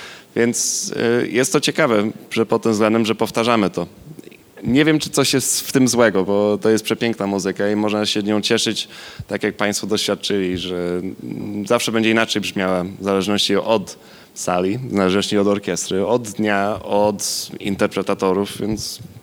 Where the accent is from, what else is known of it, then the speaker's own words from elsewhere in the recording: Canada; Jestem z Kanady, więc będzie to neutralna odpowiedź.